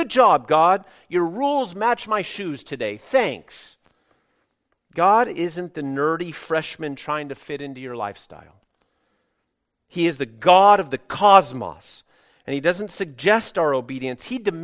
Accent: California, United States; I don't know what you're talking about. I'm from California.

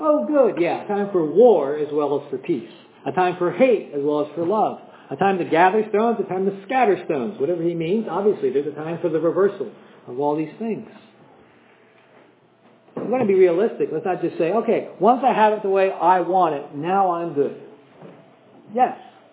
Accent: United States; And I thought that my problem was because I'm an American and we're founded on the rejection of British aristocracy.

